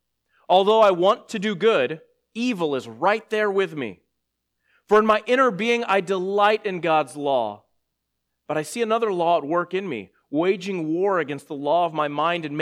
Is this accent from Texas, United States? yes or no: yes; Texas, United States; so you might not have heard that before, that I'm from Texas.